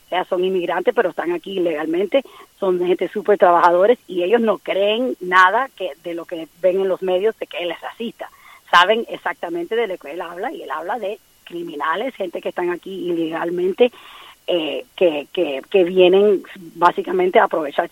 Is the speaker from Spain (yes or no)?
no; Cuba; now in United States; ella es cubana como yo, y dice, pero eso es una locura, ¿cómo no vamos a poder decir y opinar en público si estamos en Estados Unidos, no en Cuba?